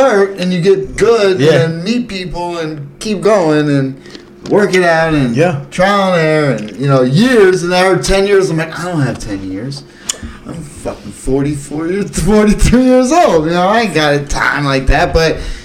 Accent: Erie, Pennsylvania, United States; but in my, you know, growing up, I grew up in Erie, Pennsylvania.

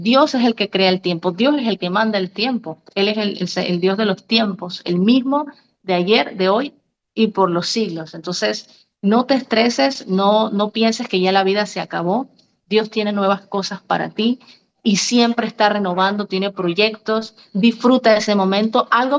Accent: Panama; recibo mi correo que había ganado una beca para estudiar por 2 años en mi país. pero inglés, en una de las mejores universidades, en la segunda universidad aquí en Panamá.

